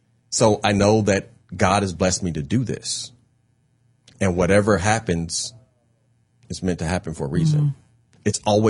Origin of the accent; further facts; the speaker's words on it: Kentucky, United States; accent: Kentucky; But he thinks my Kentucky accent is funny, but he's a great individual.